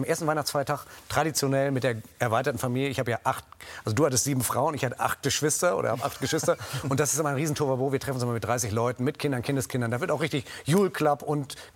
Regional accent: Lower Saxony, Germany; Weil ich bin ja Ostfriese.

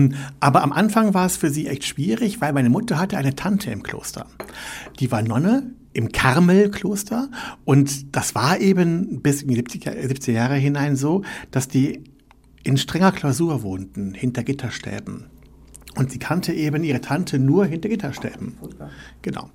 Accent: Rhineland, Germany; Ich bin katholisch aufgewachsen im Rheinland. Da komme ich her. Da ist man katholisch

